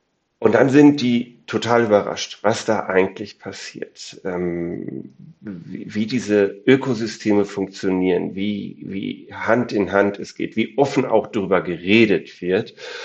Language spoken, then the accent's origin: German; Germany; wenn ich jetzt als Deutscher nach Finnland gucke, wie gesagt, ich bin seit 10 Jahren dabei, dann merke ich einen Unterschied zwischen Deutschland und Finnland.